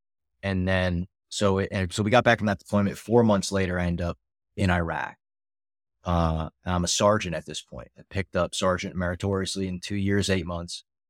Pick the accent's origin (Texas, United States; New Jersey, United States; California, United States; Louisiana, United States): New Jersey, United States; I'm from Northern New Jersey, right outside of Manhattan.